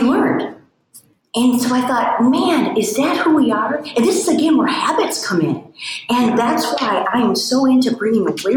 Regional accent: Midwest, United States; and I'm from the Midwest, so I was pretty, what's the word? Naive.

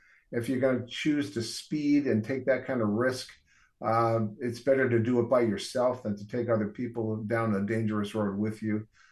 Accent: New York, United States; Even the conservative culture out here was similar to where I grew up in New York State.

